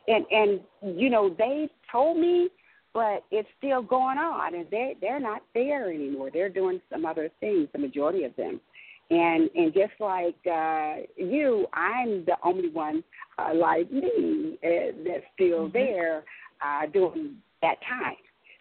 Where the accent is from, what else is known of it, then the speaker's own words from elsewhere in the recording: Texas, United States; I am from Texas.